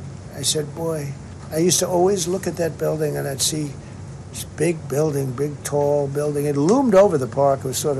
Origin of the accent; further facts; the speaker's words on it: Queens, New York, United States; when I was growing up, we had in my area in Queens, I grew up in Queens